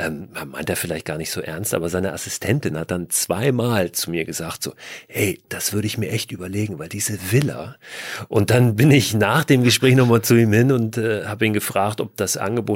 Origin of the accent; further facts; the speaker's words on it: Germany; Ich musste dann aber kleinlaut zurückschreiben, Jeremy, wir sind Deutsche und das meine ich dann mit deutscher Spießigkeit.